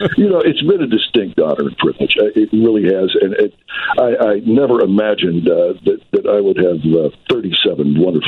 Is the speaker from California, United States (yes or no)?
no; Alabama, United States; now in Chicago, United States; lived more than half my life in Chicago, and this is home now. But I'll tell you something. You know, growing up in Alabama, Chicago was my idea of the big time.